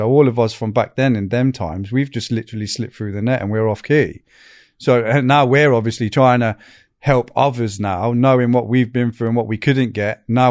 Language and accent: English; Northern England, United Kingdom; accent: Northern; like a Yorkshire accent and I've got a Northern accent. Don't mix. So I was getting terrorized for my accent.